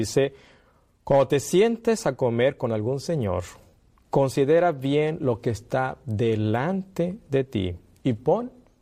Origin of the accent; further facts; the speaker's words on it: Mexico; Yo vengo de México. Estamos trabajando en un sanatorio naturista. El norte de México, estamos en Monte Morelos, a 5 kilómetros de allí.